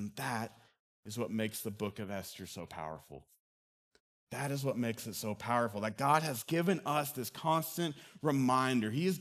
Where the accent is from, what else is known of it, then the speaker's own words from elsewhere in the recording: United States; accent: Southern; I love being in the North. I love being a Northerner. And now I talk with a Southern accent.